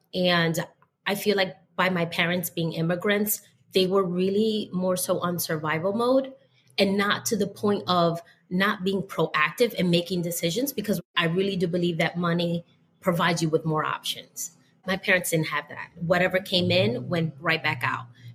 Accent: Bronx, New York, United States; also born or lived in Manhattan; especially with being from the South Bronx. And then I had a chance in high school to get accepted to a school in Manhattan. And so I was traveling from the South Bronx to Manhattan.

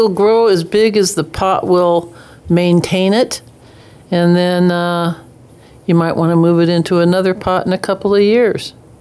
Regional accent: Portland, Oregon, United States; I grew up in Portland, so avocados were definitely out of zone.

